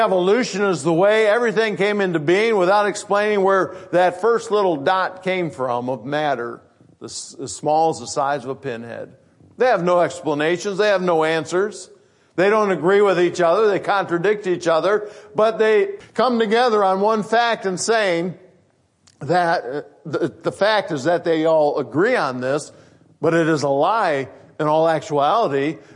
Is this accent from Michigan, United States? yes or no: yes; Grand Rapids, Michigan, United States; I grew up in Grand Rapids, and right down the middle of Grand Rapids, you've got the Grand River.